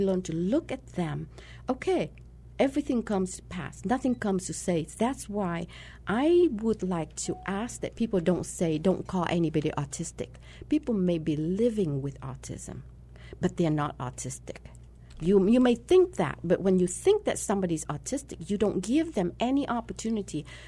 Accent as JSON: {"language": "English", "country": "Vietnam", "second_language": "English", "moved": "as an adult", "lives_now": "United States", "said": "You know, I came from Vietnam. So a lot, I have to learn English as an adult."}